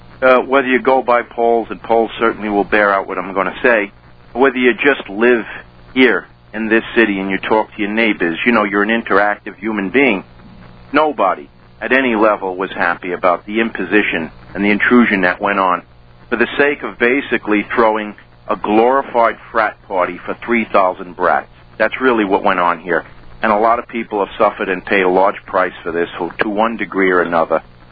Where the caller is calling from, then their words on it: New York City, New York, United States; I'm calling you from New York, from New York City, a place which was treated like a plaything for the last 4 days.